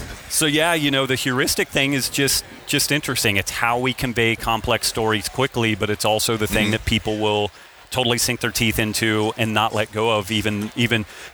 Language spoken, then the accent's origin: English; Reno, Nevada, United States; I'm from Reno, so there's nothing green there. It's just all brown.